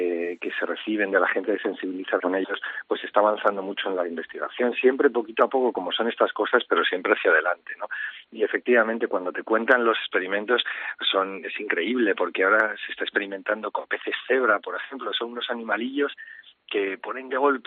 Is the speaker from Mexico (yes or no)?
no; La Rioja, Spain; primero porque es mi primera novela ambientada en mi tierra, en La Rioja. Yo soy riojano